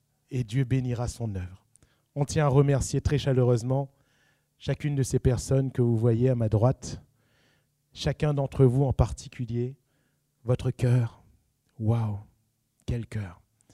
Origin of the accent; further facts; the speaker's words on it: Réunion, France; Nous sommes réunionnais et la Réunion est connue dans le monde francophone, français, est connue pour sa générosité.